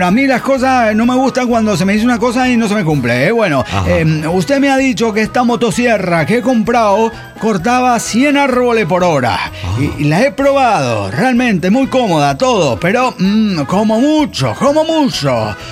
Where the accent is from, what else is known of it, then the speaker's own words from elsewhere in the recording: San Andrés Ixtán, Jalisco, Mexico; de San Andrés Ixtán, Jalisco.